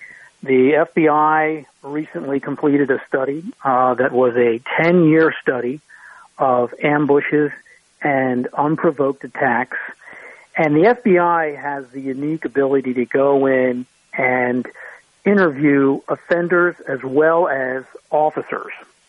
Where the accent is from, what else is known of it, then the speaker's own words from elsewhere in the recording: Washington, District of Columbia, United States; I grew up in Washington, D.C., and I saw a lot of changes happening in the city and wanted to be part of better change, you know.